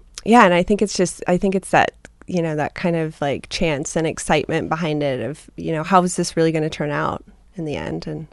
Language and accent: English; Cincinnati, Ohio, United States; now in Portland, United States; I actually grew up in Cincinnati, Ohio.